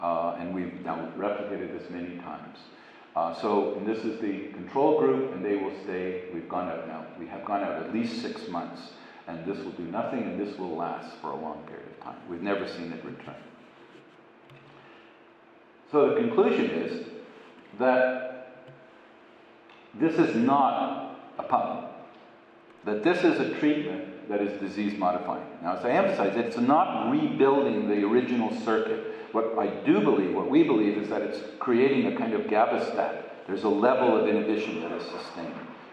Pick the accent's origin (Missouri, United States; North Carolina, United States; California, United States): California, United States; Now, I come from California.